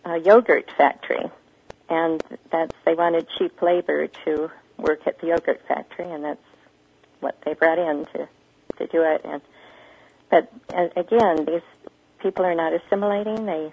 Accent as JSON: {"language": "English", "region": "Idaho", "country": "United States", "tie": "born or raised there", "said": "which is just 2 hours away from where I grew up in Idaho"}